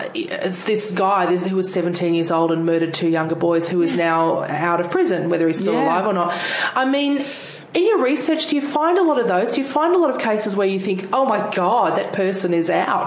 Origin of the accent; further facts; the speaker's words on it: Queensland, Australia; I was a child in Queensland at the time.